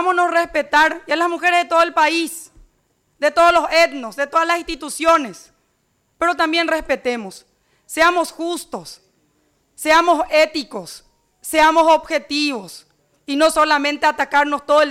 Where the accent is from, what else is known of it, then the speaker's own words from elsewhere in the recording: Paraguay; antes de ser de uno u otro partido político somos paraguayos